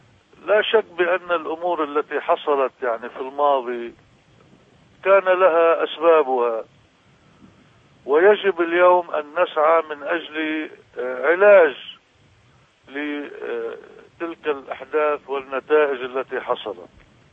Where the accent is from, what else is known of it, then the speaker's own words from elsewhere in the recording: Lebanon; أنا لست إيرانيا، أنا لبناني.